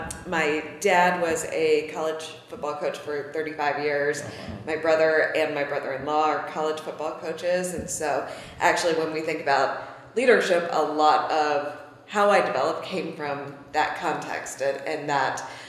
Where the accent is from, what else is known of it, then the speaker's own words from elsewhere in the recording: North Carolina, United States; I'm from North Carolina, and we were, when I was in middle school, in sixth grade, my dad got another job, and we moved from a more affluent part of North Carolina to a more rural, much less affluent part of North Carolina.